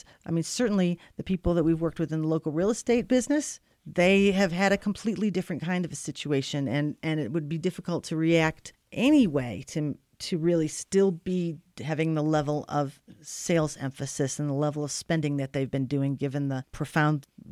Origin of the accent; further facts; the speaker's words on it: Cleveland, Ohio, United States; now in Park City, United States; We were either going to go to Cleveland, my hometown, or Park City, Jim's hometown.